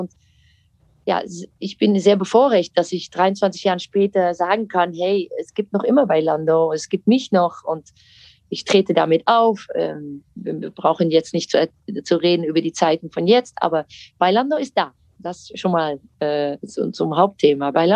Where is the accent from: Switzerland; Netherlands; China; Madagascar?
Netherlands; German is a second language